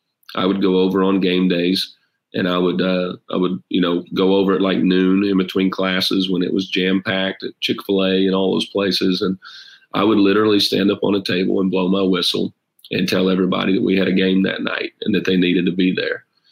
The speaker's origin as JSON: {"language": "English", "town": "Pikeville", "country": "United States", "said": "You know, I'm from Pikeville, which is about an hour and a half away. And so this is home to me."}